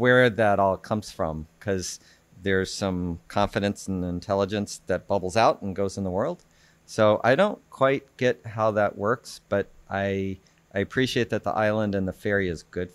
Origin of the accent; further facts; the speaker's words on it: Memphis, Tennessee, United States; accent: Southern; I'm from Memphis, Tennessee.